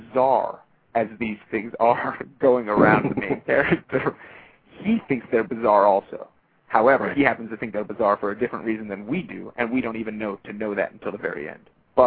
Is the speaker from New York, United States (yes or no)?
yes; New York City, New York, United States; you know, I'm from New York City, he's from Texas, you know, he's a rancher. I've never seen a cow in my life, literally.